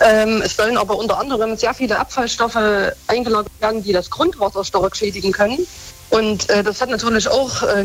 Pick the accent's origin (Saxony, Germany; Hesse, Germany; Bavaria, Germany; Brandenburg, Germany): Saxony, Germany; Crimmitschau; Ja, sehr gern. Das ist ja meine Heimat.